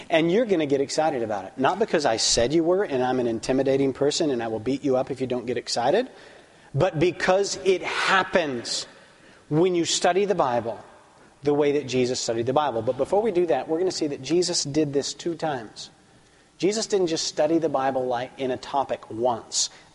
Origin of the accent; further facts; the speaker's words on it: Alabama, United States; I'm from Alabama. It's a great accent.